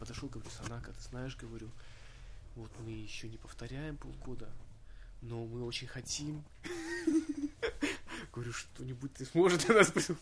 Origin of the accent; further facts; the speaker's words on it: Armenia; и я из Армении